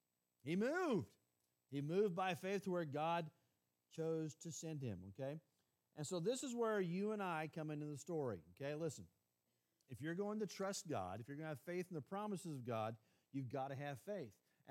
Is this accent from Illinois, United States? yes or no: no; Missouri, United States; But I grew up in a small town around Bethel, Missouri.